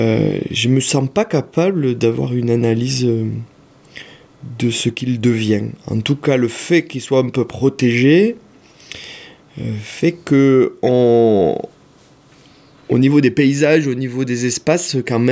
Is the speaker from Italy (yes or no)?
yes; Piedmont, Italy; French is a second language; C'est peut-être aussi parce que j'y ai vécu mon enfance dans le Piémont